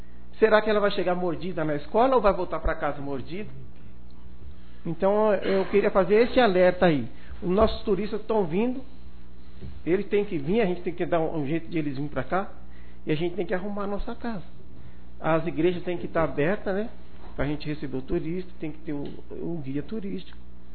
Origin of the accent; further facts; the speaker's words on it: São Paulo, Brazil; born there; now in Coronel Xavier Chaves, Brazil; eu sou nascido em São Paulo, minha família é daqui.